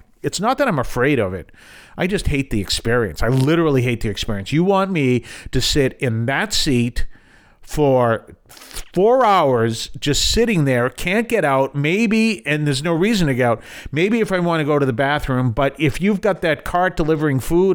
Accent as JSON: {"language": "English", "region": "New England", "country": "United States", "said": "I'm from New England, because I never say I'm from Boston or Massachusetts. I'm from New England. I love the whole concept of New England."}